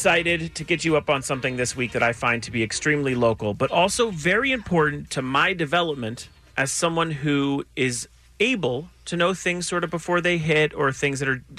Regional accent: Los Angeles, California, United States; Was such an important aspect of growing up in Los Angeles and having it in your hands in the physical copy.

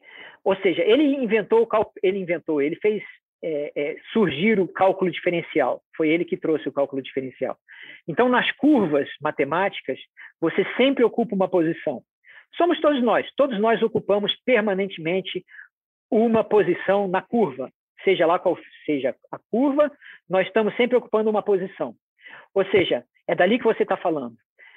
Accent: Rio de Janeiro, Brazil; born there; Homem, nasci no Rio de Janeiro, classe média, esse é o meu ponto de vista. Percebido como branco, né?

